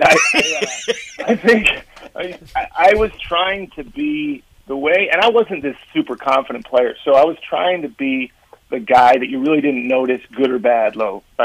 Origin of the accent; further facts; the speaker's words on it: California, United States; But growing up in the Bay Area, you know, basketball's pretty good here, but it's not the hotbed.